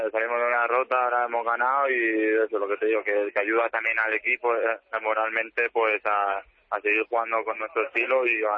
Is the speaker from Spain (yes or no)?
yes; Valencia, Valencian Community, Spain; porque soy de Valencia